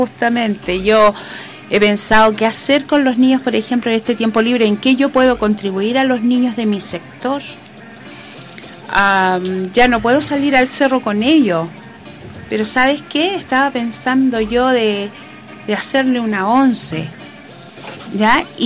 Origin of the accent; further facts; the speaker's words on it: Chile; si somos capaces los chilenos de traer otra fiesta y celebrarla